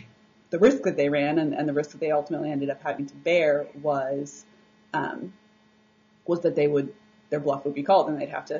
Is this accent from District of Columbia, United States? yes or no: yes; Washington, District of Columbia, United States; And as a native Washingtonian, or I grew up in the Washington area